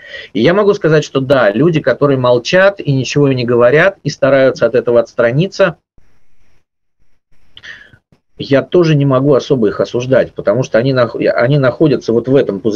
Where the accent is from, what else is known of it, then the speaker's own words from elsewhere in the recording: Saint Petersburg, Russia; moved away; несмотря на то, что мы уехали, все равно, мы все равно петербуржцы, и мы все равно, как бы, наверное, рассчитываем когда-то вернуться в свой прекрасный город